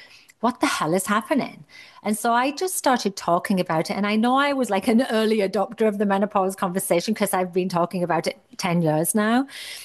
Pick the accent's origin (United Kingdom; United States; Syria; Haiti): United Kingdom; now in Toronto, Canada; I'm from the UK and I did martial arts growing up.